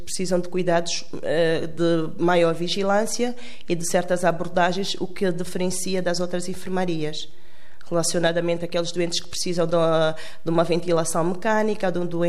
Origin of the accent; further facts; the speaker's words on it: Luanda, Angola; Sou de Angola, especificamente de Luanda.